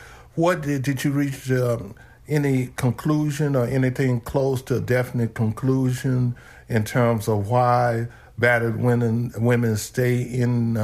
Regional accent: Greenville, Mississippi, United States; I'm here in my hometown of Green Mill, Mississippi, getting ready to do an interview with my sister

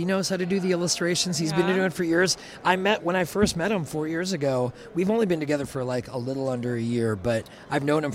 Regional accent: Milwaukee, Wisconsin, United States; I went to gaming conventions in Milwaukee because I'm originally from Milwaukee

